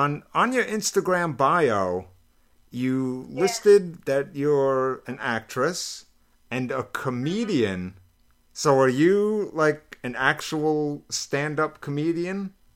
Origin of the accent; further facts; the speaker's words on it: New York, United States; you're up in my home state where I'm originally from, New York.